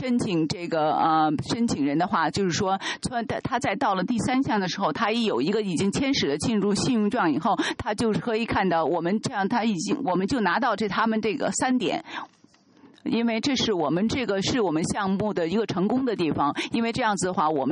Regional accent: India; Chinese is a second language; 我们是从印度来的

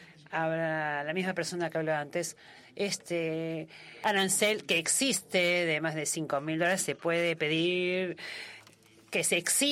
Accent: Argentina; Hola, yo soy de Argentina.

